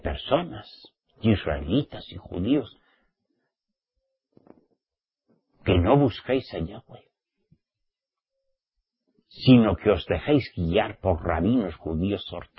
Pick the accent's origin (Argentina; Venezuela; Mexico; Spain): Spain; yo que soy español nativo, ¿me queréis enseñar cómo se pronuncia el español?